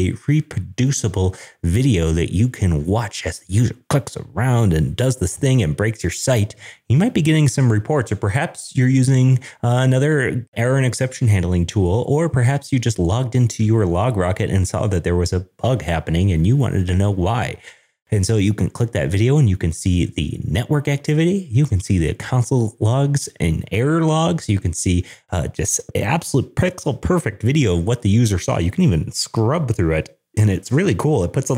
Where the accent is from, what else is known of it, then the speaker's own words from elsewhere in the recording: Denver, Colorado, United States; I'm a developer from Denver, Colorado